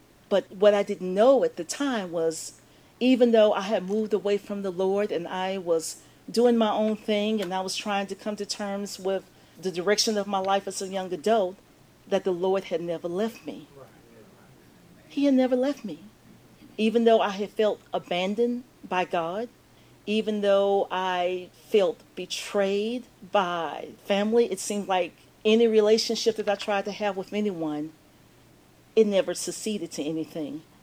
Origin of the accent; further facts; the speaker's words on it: Nashville, Tennessee, United States; I grew up in West Nashville, been in ministry basically all of my life.